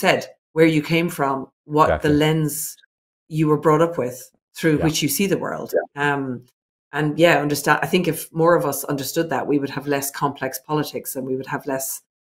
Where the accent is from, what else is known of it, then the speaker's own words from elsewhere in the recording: Ireland; I was brought up in Ireland, a small country where there was only 4 million people. And my cousins and my family all lived within 10 minutes of me